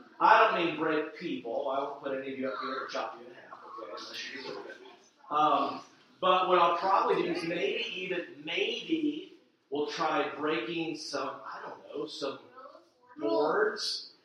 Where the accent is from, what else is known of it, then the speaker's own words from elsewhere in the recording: South Carolina, United States; I grew up in South Carolina, and then my dad was a Taekwondo instructor.